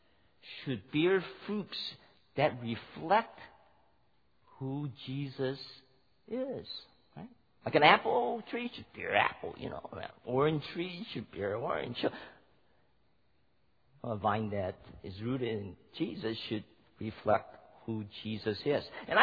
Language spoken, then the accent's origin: English; Oakland, California, United States; You know, I grew up in Oakland, and in our backyard there's a couple of trees.